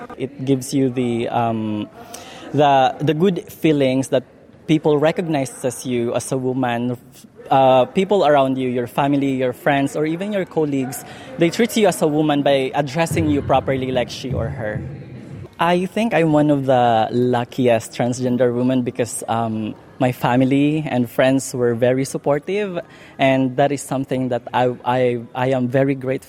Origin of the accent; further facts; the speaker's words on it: Adelaide, South Australia, Australia; I am from Adelaide.